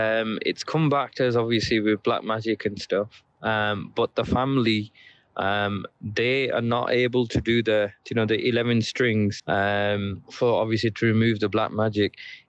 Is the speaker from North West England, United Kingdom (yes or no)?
yes; Preston, North West England, United Kingdom; from Preston, Lancashire.